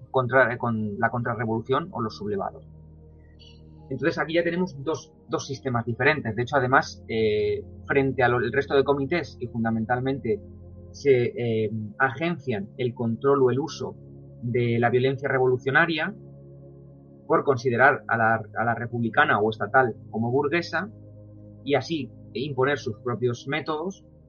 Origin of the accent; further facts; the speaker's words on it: Toledo, Castilla-La Mancha, Spain; yo soy de Toledo, mis intereses también van por esa provincia